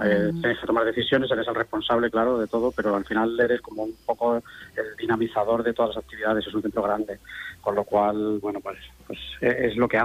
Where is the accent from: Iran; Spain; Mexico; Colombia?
Spain; Quintanar, Castilla-La Mancha; estudié aquí, yo soy de Quintanar, estudié aquí muchos años.